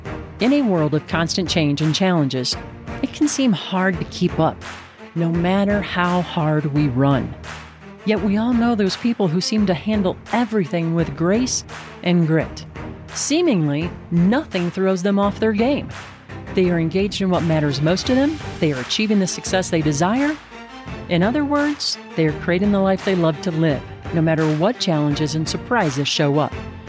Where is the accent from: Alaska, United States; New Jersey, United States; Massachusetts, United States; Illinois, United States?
Illinois, United States; Well, and it's funny, Britt, I should know better because I'm originally from Illinois, like Milwaukee. Okay. I went to the Milwaukee Zoo as a kid.